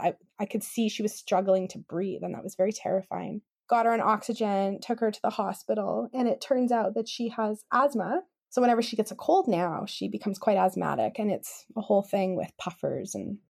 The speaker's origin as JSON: {"language": "English", "town": "Kamloops", "region": "British Columbia", "country": "Canada", "tie": "born or raised there", "said": "I talk about how I grew up in Kamloops, which is a very dry place. There's sagebrush, it's a grassland community."}